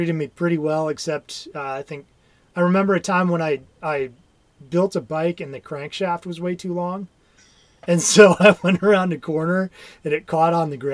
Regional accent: DeForest, Wisconsin, United States; Yeah, I grew up near Madison, Wisconsin, in a little town called DeForest.

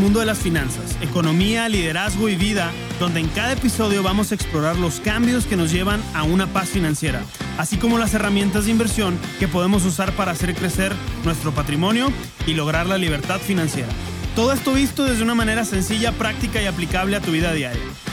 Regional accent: Monterrey, Nuevo León, Mexico; Ibas a ir a Monterrey, a mi ciudad natal, pero pues no se pudo por el COVID, etcétera.

